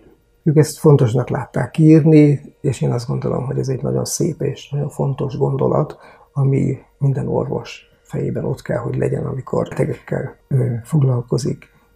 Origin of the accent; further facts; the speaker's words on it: Sárospatak, Borsod-Abaúj-Zemplén, Hungary; also born or lived in Sátoraljaújhely; Ugye Sárospatakon laktam már 8 éves koromtól, de újhelyi születésű vagyok